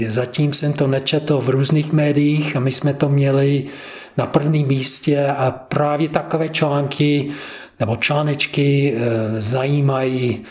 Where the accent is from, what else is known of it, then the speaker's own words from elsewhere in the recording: United States; No, já jsem jenom Američan, mám jenom americký pas.